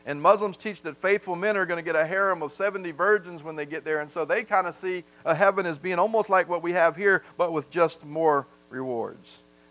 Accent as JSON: {"language": "English", "region": "the South", "country": "United States", "said": "I am from the South."}